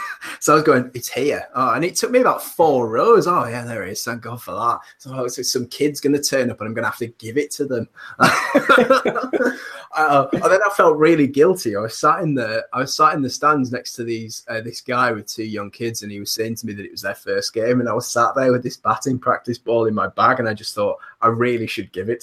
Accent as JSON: {"language": "English", "region": "North West England", "country": "United Kingdom", "said": "\"All right, mate, I'm from Cumbria and you're my favourite.\""}